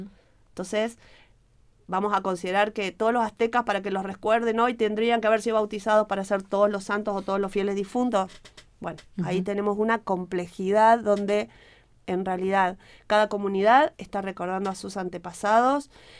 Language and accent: Spanish; Argentina; Quizás nosotros como argentinos diríamos, ay no, ya esto no lo vamos a comer.